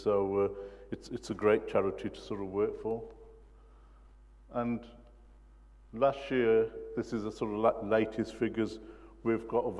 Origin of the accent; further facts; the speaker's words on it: Warsaw, Masovian Voivodeship, Poland; English is a second language; now in United Kingdom; As you can tell by my accent, it's not a nice accent like you local people here. I'm Warsaw born and bred